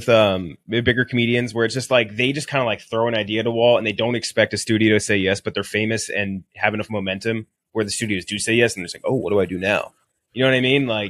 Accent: Houston, Texas, United States; I'm from Houston, Texas.

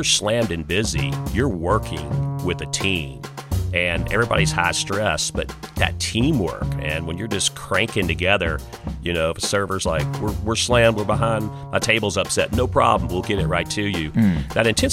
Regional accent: Louisiana, United States; I just growing up in South Louisiana, food is so much a part of our culture.

